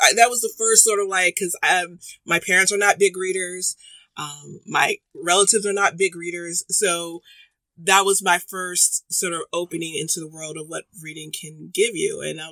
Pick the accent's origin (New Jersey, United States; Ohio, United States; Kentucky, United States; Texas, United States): Texas, United States; San Antonio; because we went to Houston. I'm from San Antonio. I went to Houston to visit my aunt